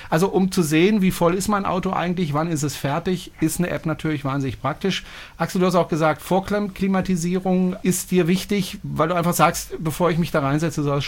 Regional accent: France; German is a second language; ich bin Franzose

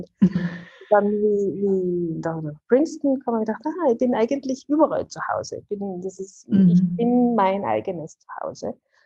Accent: Wels, Upper Austria, Austria; also born or lived in Vienna; also ich bin Oberösterreicherin, wie du aus Wels, und bin aufgewachsen in Wels und dann nach der Matura nach Wien, um zu studieren.

